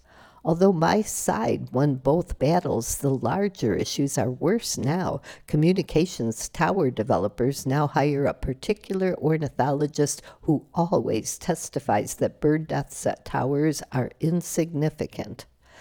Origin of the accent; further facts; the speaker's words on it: Chicago, Illinois, United States; now in Duluth, United States; Maybe it's because I grew up in Chicago